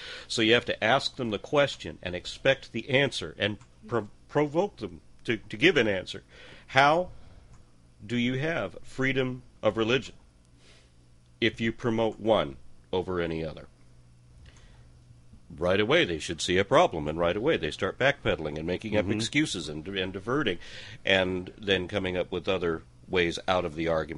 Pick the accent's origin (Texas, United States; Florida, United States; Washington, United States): Texas, United States; I get special privileges being a Texan in that I'm not expected to pronounce anything correctly.